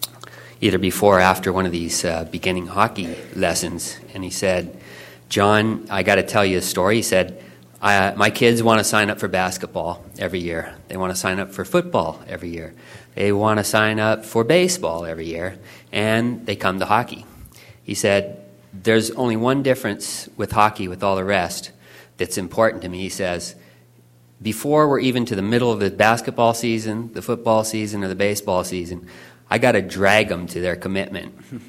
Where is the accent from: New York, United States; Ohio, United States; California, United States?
California, United States; I grew up near Berkeley, California, where it was one of the largest ice rinks in California, I think.